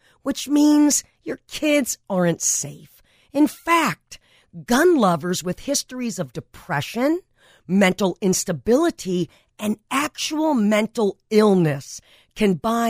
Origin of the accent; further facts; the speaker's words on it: Granada Hills, California, United States; when I was a free-spirited tomboy growing up on Goya Street in Granada Hills, decades before becoming the tax lady and owner of the largest business of its kind in the country, I went to some of the best public schools in all of California